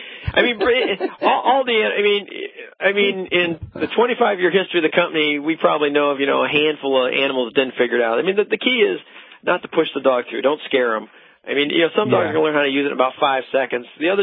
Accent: Michigan, United States; born or raised there

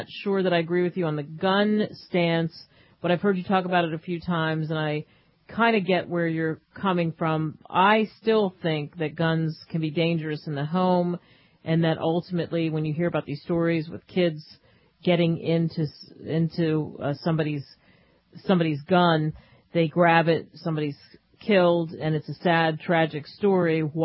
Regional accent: East Coast, United States; And I grew up in the East Coast where they don't have guns in the sense that you're not carrying a gun in Philadelphia or New Jersey or New York.

